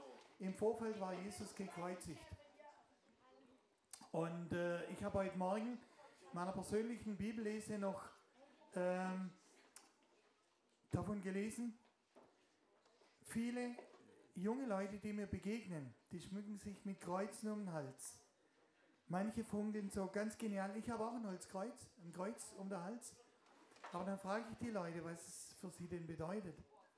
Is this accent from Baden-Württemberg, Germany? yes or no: yes; Sindelfingen, Baden-Württemberg, Germany; stand ich im Krankenhaus in Sindelfingen, das ist meine Heimat.